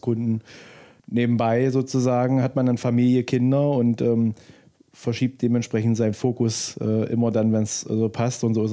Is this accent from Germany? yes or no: yes; Zerbst, Saxony-Anhalt, Germany; Also wir kommen aus Zerbst, Sachsen-Anhalt. Zentral Sachsen-Anhalt sozusagen